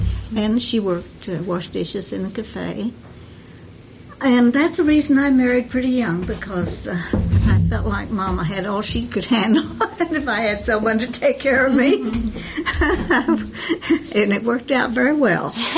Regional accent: Shattuck, Oklahoma, United States; born there; and I was born in Shattuck, June the 13th in 1919.

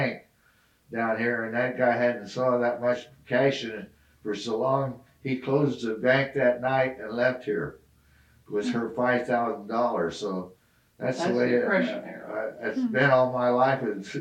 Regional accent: Colorado, United States; born there; I was born in Colorado

